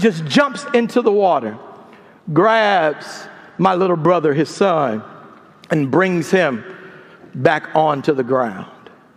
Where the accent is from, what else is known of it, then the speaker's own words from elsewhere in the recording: Mississippi, United States; now in Louisiana, United States; Although I live in Louisiana now, I grew up in Mississippi.